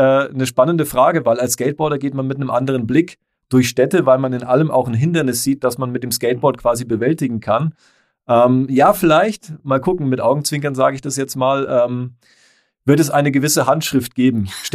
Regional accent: North Rhine-Westphalia, Germany; born there; Ich bin gebürtiger Rheinländer. In der Nähe von Köln geboren

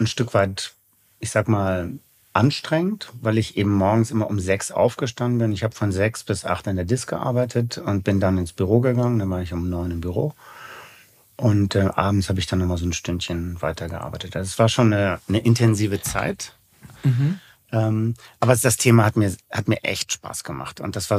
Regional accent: Bonn, North Rhine-Westphalia, Germany; von Bonn, wo ich herkomme

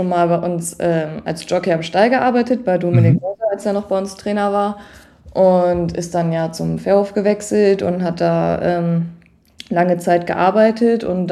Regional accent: Lower Saxony, Germany; also born or lived in Hanover; ich bin noch in Hannover geboren und dann sind wir ein paar Monate später sind wir aufs Gestüt gezogen. Also wirklich, ich bin da komplett aufgewachsen.

